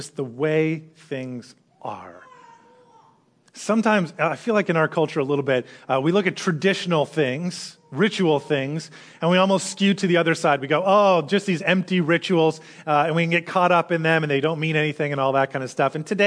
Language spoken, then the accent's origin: English; Canada; Most of us are not diehard hockey fans. But we're Canadian.